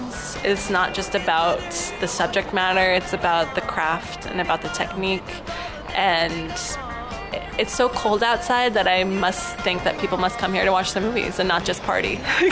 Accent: Las Vegas, Nevada, United States; I'm the writer-director of Electric Children. I was raised in Las Vegas. I'm the youngest of five children and come from a Mormon family. So I was raised with basic Mormon values.

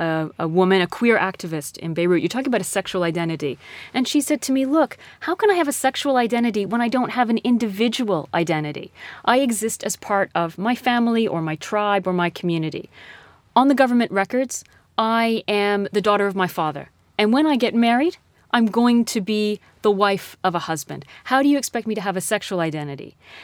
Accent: Canada; I grew up in Canada, but my origins are Egyptian. My father is Egyptian. My family is in Egypt. I have an Egyptian passport. I'm Muslim.

